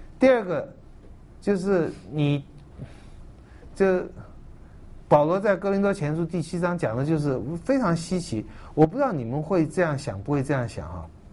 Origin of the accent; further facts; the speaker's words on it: China; 在我们中国人里面恐怕又不行了